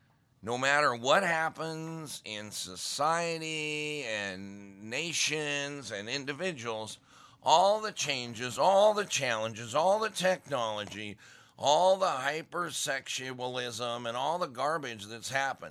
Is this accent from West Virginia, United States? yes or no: no; Montana, United States; I grew up in Mormon Valley in Montana.